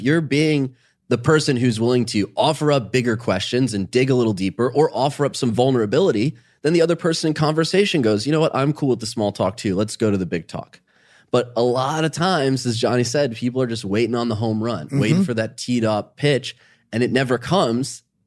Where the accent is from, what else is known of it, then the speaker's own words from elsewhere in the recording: Ohio, United States; Growing up in Ohio, starting a business